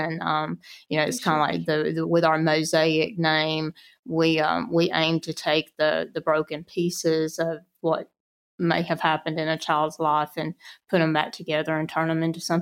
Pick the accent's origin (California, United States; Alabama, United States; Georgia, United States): Alabama, United States; now in Trinity, United States; So I always say that even though I'm from Lawrence County, I live in Morgan County, but I can still spit into Lawrence County if I wanted to bad enough.